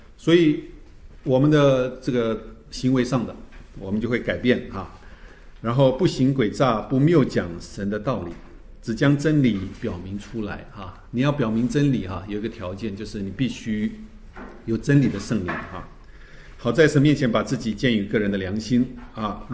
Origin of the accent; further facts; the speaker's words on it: Taiwan; 就像我们从中国来的，从台湾来的背景，就有很多拜拜的东西